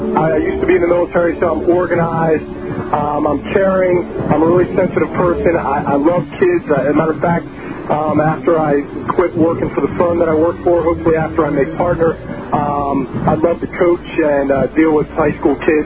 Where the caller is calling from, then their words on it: Greenbelt, Maryland, United States; I'm calling from the Greenbelt NASA exit off of 295.